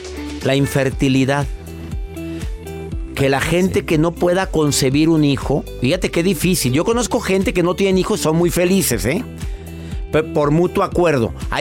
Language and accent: Spanish; Mexico; Y también en México, en mi país adorado, problemas de infertilidad comienzan pues desde los 35 años